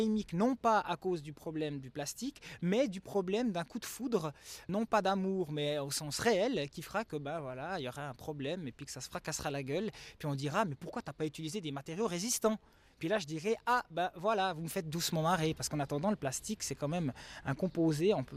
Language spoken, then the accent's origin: French; Neuchâtel, Switzerland; je suis neuchâtelois depuis toujours